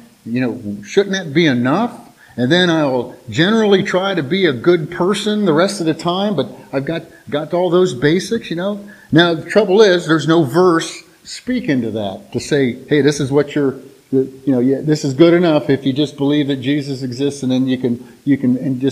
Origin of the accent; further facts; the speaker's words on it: Huber Ridge, Ohio, United States; I was raised over there in Huber Ridge there, kind of across 161 from you guys.